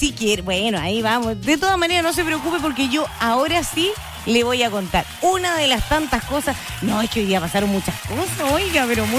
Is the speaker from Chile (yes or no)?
yes; Chile; somos chilenos, ante todo